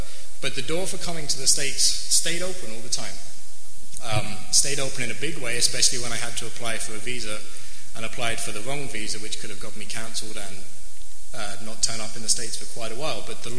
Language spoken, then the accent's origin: English; England, United Kingdom; You got me. I'm from England.